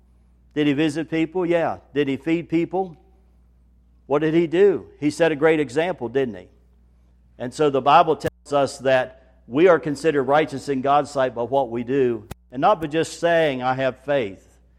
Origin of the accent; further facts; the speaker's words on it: West Virginia, United States; since I'm from West Virginia, there is no such thing as a G at the end of these participles, okay?